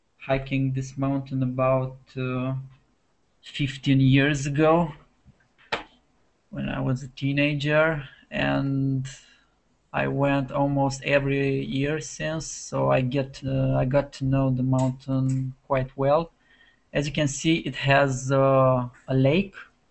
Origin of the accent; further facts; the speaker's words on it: Transylvania, Romania; I'm from Romania. I live in the central Romania, in a region called Transylvania.